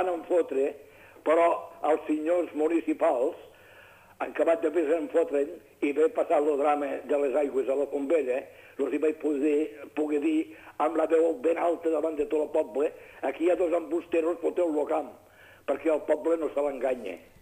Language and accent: Catalan; Catalonia, Spain; una de les coses que tinc molt vives és que sóc català i vull que em respectin com a català